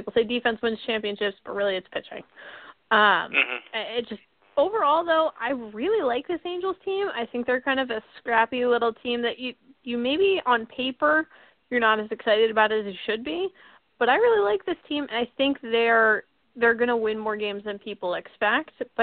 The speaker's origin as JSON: {"language": "English", "town": "Anaheim", "region": "California", "country": "United States", "said": "I am from Anaheim, so I guess that's probably why."}